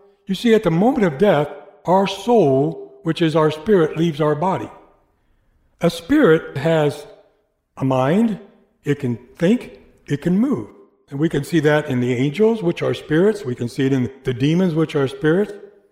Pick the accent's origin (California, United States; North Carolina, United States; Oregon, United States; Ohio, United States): Ohio, United States; born there; I was born in Ohio. I was born again in Indiana.